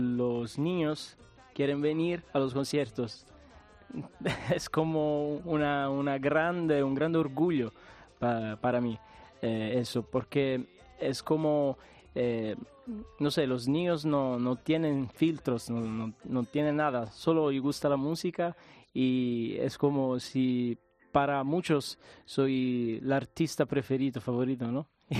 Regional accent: Palermo, Sicily, Italy; Palermitano, sí, uh-huh. Sí. Es el idioma particular de Palermo, uh-huh. Que es mi ciudad natal. Y es la capital de Sicilia.

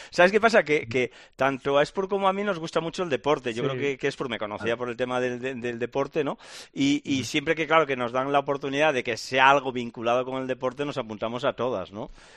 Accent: Arriate, Andalusia, Spain; born or raised there

